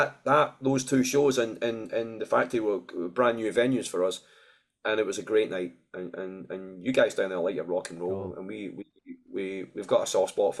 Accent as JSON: {"language": "English", "country": "United Kingdom", "said": "because we're British guys, and America was the moon to us growing up."}